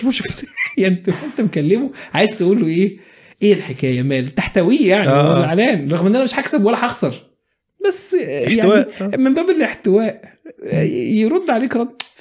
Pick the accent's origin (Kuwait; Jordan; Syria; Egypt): Egypt; بس عندنا في مصر كده اهو في تساهل شويه في مساله الناس تقعد في الصلاه